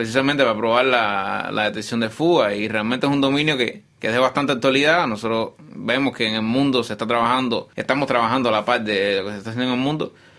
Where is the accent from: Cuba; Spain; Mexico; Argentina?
Cuba; Yo vengo de Cuba, actualmente soy profesor en la Universidad Tecnológica de La Habana, conocida como CUJAE, que es precisamente la universidad en la que me gradué como ingeniero en telecomunicaciones electrónicas